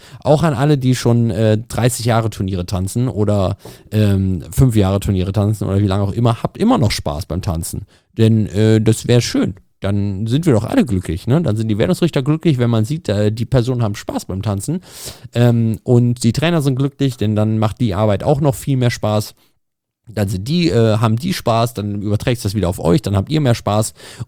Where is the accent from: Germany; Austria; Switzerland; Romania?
Germany; Lichtenberg, Berlin; Und meine Heimat ist Lichtenberg.